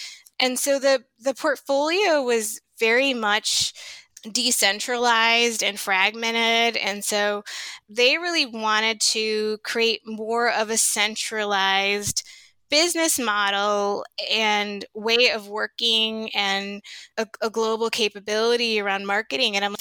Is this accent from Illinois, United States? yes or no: yes; Chicago, Illinois, United States; I was relocating back to my hometown of Chicago.